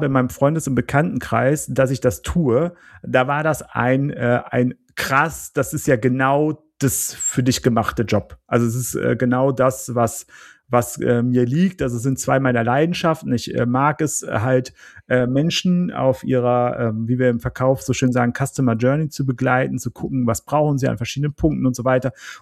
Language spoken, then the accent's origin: German; North Rhine-Westphalia, Germany; sagt man bei uns im Siegerland